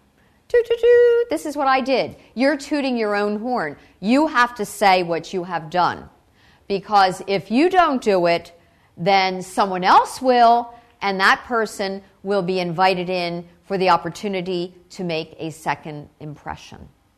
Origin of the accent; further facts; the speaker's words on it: United States; The perspective that I'm presenting here is not the Czech Tech presentation because I come from the United States.